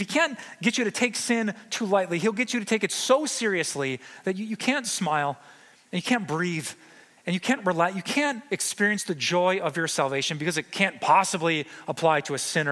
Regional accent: Wisconsin, United States; I think about my home state of Wisconsin. Now around here, we say as long as you're not driving, I just like to have a good time.

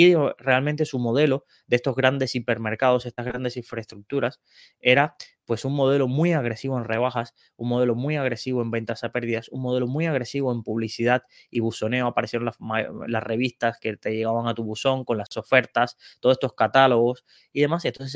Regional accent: Cuba; yo que soy de Cuba, como hay tanta emigración cubana en España, era muy común

